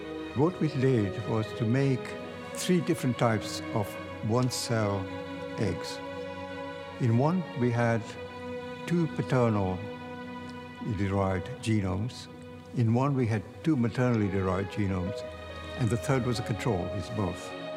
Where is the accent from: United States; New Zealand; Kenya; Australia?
Kenya; born there; I was born in Kenya. I was born in a very small town on Lake Victoria.